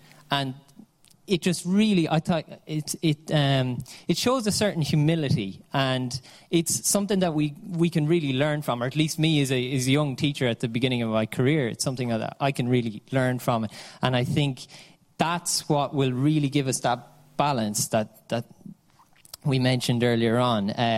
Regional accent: Ireland; it reminds me as a young Irishman growing up in Ireland.

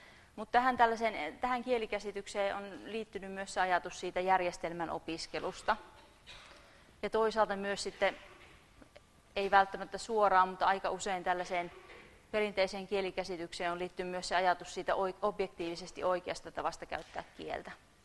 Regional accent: Saarijärvi, Central Finland, Finland; Mä oon itse Saarijärveltä kotoisin

